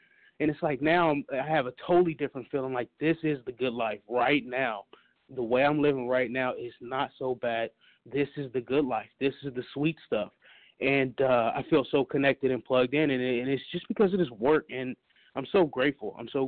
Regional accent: Los Angeles, California, United States; I'm from Los Angeles.

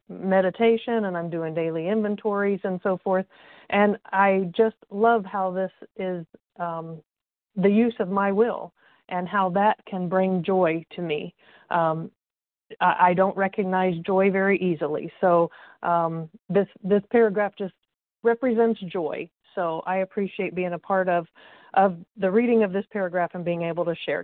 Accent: Indiana, United States; Good morning, and … I am from Indiana

